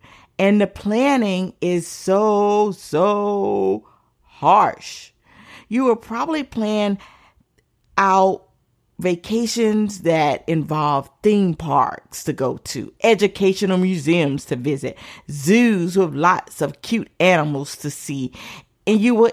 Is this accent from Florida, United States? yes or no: yes; Orlando, Florida, United States; I grew up in Orlando, Florida, so I might be a little biased